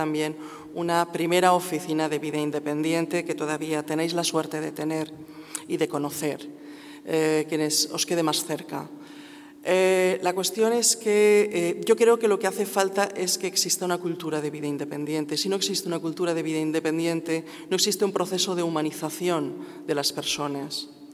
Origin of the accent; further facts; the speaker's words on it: Valencian Community, Spain; first language Valencian; Spanish is a second language; now in Madrid, Spain; Bueno, yo soy valenciana, pero afincada en Madrid. Y desde hace ya muchos años. Soy valenciano parlante, pero al final siempre hablo en castellano.